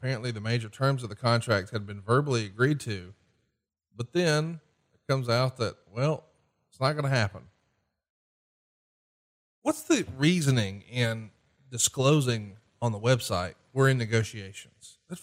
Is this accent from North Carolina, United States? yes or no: no; Alabama, United States; Yeah, I'm from Alabama.